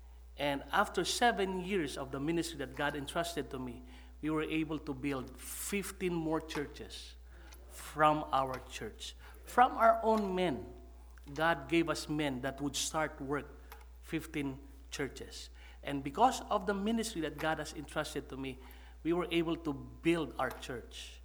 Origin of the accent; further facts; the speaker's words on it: Manila, Metro Manila, Philippines; I was born and raised in Manila. That's the capital city of the Philippines.